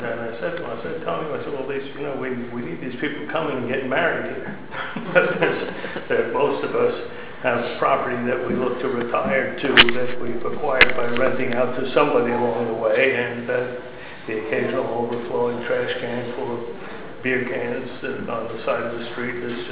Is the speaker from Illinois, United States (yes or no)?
no; Long Island, New York, United States; I grew up in New York on Long Island, and it's not quiet and very crowded.